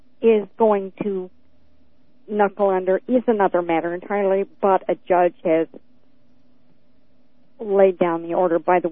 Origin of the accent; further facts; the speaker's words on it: Oregon, United States; I'm calling the entire Congress. I'm from Oregon.